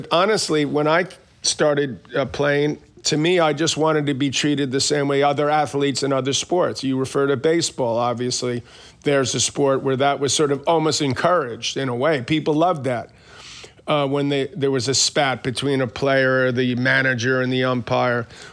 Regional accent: Queens, New York, United States; born or raised there

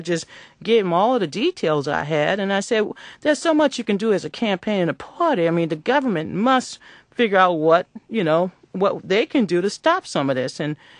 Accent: the South, United States; not only as a Southerner, but as an African American

